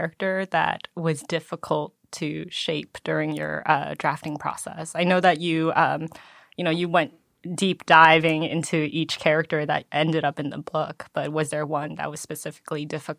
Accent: United States; because I'm Korean American and I actually did go on a similar trip.

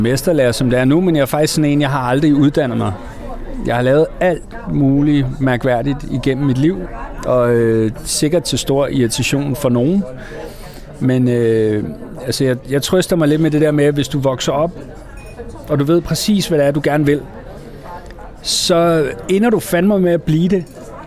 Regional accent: Råby, Zealand, Denmark; jeg blev født ude i Råby, hedder det, ude på Østmøn.

